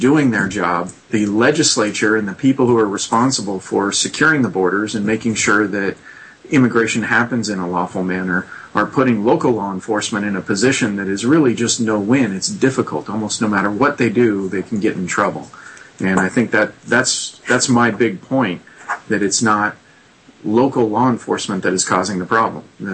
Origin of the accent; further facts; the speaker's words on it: Fallbrook, California, United States; growing up in Fallbrook in California was a huge problem when I was a kid